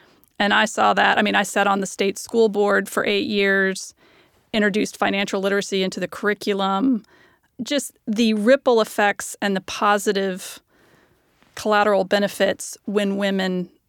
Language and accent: English; the South, United States; And I will say it's true. I'm from the South.